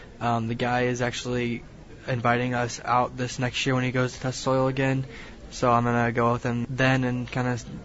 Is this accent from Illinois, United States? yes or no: no; Staunton, Virginia, United States; I'm from Staunton. I've lived there for about 7 years now.